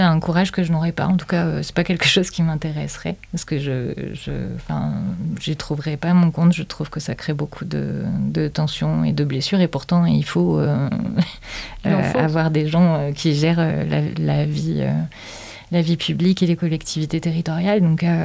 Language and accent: French; Montélimar, Auvergne-Rhône-Alpes, France; je suis née à Montélimar, à 30 km de Dieu. Et j'ai grandi dans une famille qui était ma maman est originaire d'ici depuis de nombreuses générations. J'ai grandi un petit peu moitié ici, moitié à Altan-des-Palus